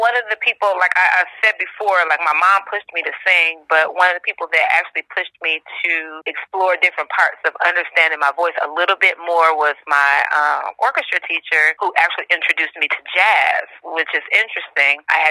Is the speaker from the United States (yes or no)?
yes; Benton Harbor, Michigan, United States; No, I'm originally from Michigan. I lived, grew up in Benton Harbor, St. Joseph, Michigan. My father was a pastor.